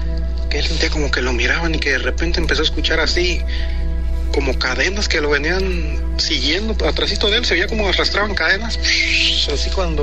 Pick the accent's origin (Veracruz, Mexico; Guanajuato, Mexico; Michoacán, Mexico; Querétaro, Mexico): Guanajuato, Mexico; Yo soy de Guanajuato.